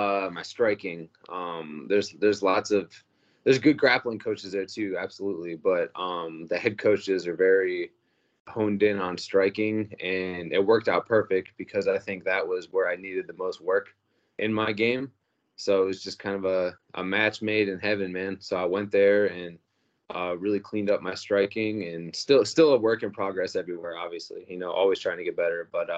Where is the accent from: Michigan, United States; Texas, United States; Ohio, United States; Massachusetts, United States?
Ohio, United States; Jefferson; But born and raised in Northeast Ohio and grew up my whole life wrestling since I was a little kid, you know, and obviously in Ohio, not much else to do out there, man.